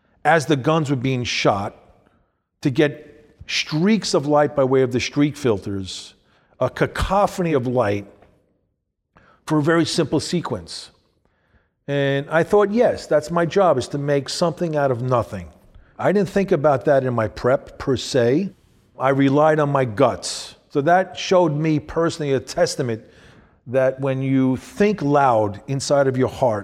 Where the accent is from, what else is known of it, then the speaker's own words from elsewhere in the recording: New York, United States; I've grown up in a city. I grew up in New York most of my life.